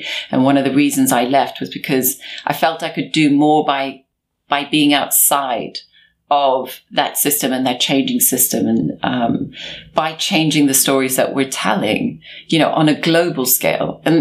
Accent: South Africa; also born or lived in London; growing up in South Africa directly informed who I found I was in London

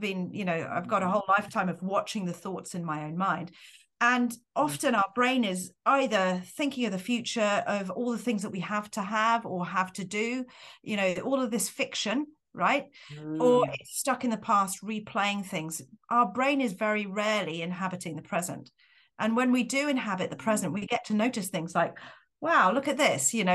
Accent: London, United Kingdom; also born or lived in Singapore / Switzerland / France; I'm originally from the UK. I'm a Londoner, and we've been back in the UK for a year and a half. Before that, I lived in Singapore for 18 years, and I have moved around. I've lived in Switzerland before, I've lived in France.

